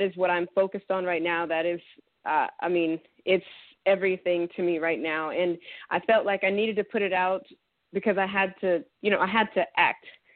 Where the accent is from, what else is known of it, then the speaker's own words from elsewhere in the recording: Dallas, Texas, United States; So I am originally from Dallas, Texas. That's where I was raised, and that's where I currently live.